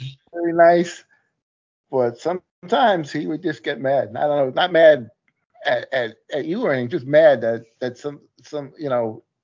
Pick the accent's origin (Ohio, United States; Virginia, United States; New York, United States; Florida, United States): New York, United States; Queens Village; also born or lived in Westbury; was Joe Howard when I was moving from Queens Village to Westbury.